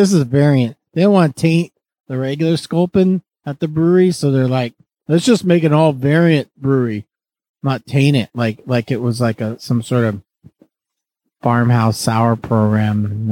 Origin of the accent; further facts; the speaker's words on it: Rocky Mountains, United States; How do I be a cool surfer and brew beer when I'm from the Rockies?